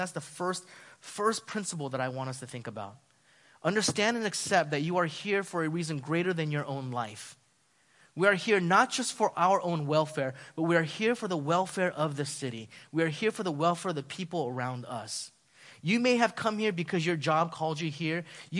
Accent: Los Angeles, California, United States; I come from Los Angeles. We're all expert drivers.

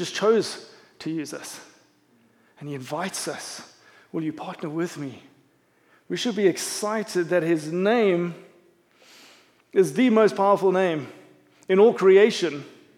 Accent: South Africa; I am a South African, and I'm a bit of an Englishman.

